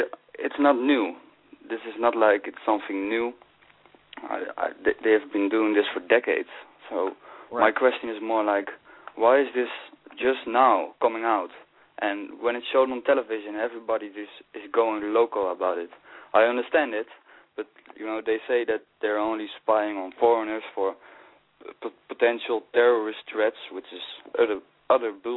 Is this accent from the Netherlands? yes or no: yes; Netherlands; The Netherlands. I'm from the Netherlands. I'm from Europe. Yes, I'm from a small fucked up village.